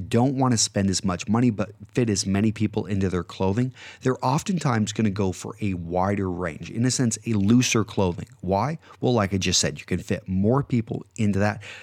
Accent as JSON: {"language": "English", "country": "United States", "said": "I'm an American. I'm very proud of our country"}